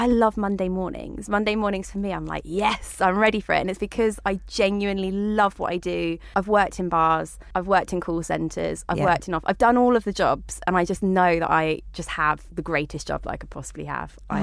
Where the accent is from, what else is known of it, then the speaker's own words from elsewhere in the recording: Brighton, South East England, United Kingdom; I'm 28, I'm from Brighton.